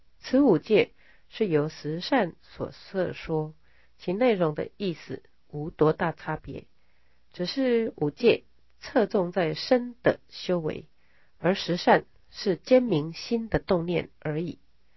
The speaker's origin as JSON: {"language": "Chinese", "country": "China", "said": "可是我们中国人呢，却是啊贪得无厌呐、啊，越喝越多，没有办法自我节制"}